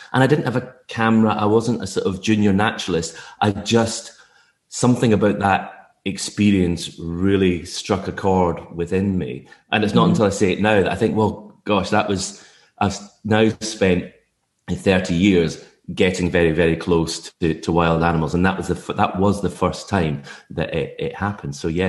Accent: Tobermory, Scotland, United Kingdom; As we said, growing up on the Isle of Mull, there was lots to explore in and around Tobermory, where I lived.

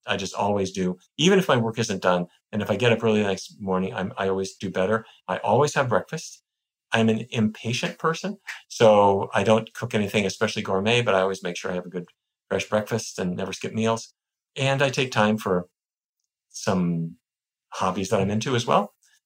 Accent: Fargo, North Dakota, United States; When I was a little kid, growing up in Fargo, my parents thought that any civilized person ought to play musical instruments.

